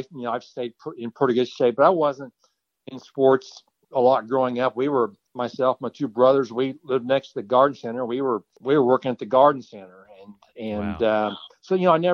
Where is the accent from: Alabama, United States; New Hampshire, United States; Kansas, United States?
Kansas, United States; I'm from Kansas.